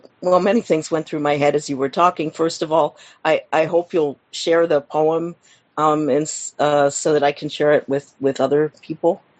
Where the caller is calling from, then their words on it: Chicago, Illinois, United States; I'm close to the park. I'm in Ravenswood Manor.